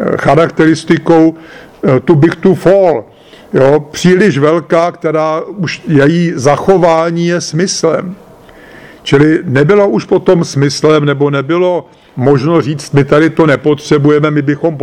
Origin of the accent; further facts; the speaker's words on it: Prague, Czechia; jsem Pražák z předměstí, čili jsem to všechno zažil v několika životních etapách